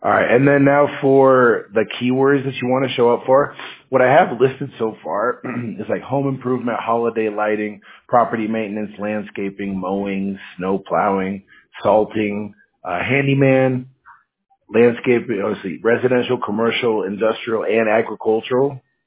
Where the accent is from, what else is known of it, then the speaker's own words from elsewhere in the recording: Seattle, Washington, United States; now in Fountain Valley, United States; But me, myself, I'm actually from Washington State, you know, like Seattle area.